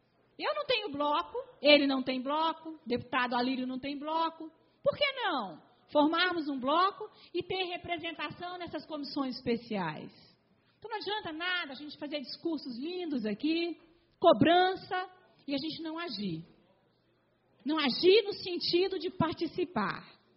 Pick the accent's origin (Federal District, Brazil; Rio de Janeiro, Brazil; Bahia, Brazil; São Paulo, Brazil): Federal District, Brazil; Brasília; E aí, mãe, nós vamos falar que nós somos de Brasília?